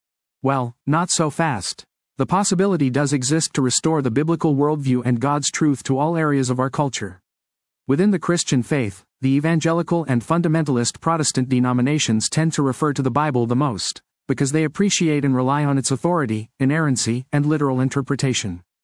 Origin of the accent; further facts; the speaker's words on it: Oakland, California, United States; And again, I'm from Oakland. I spent all my time in progressive circles